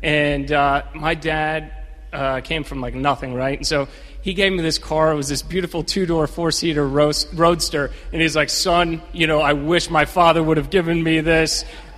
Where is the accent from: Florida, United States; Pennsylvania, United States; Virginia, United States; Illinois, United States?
Virginia, United States; Newport News; I'm from Newport News, Virginia. I was born there. I'm the product of a dentist and a fashionista, and they got together and moved to Virginia, and they had me.